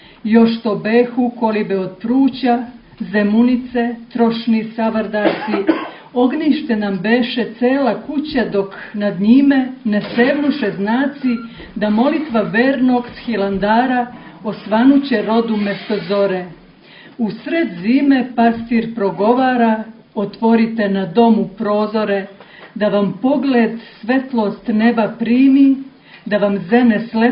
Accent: Montenegro; jeste me put odveo u Pivu, ali ja se uvijek s velikom radošću vraćam u moj zavičaj

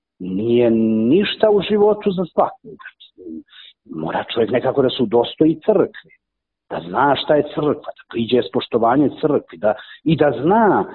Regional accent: Nikšić, Nikšić Municipality, Montenegro; evo ja sam iz Banjana, iz Nikšića došao među moje Dubrovčane

